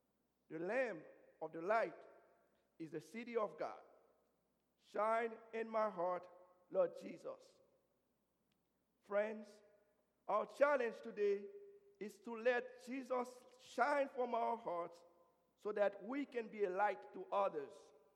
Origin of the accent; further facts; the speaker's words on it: Haiti; As a young boy growing up in Haiti, I was often told not to go on the streets at nighttime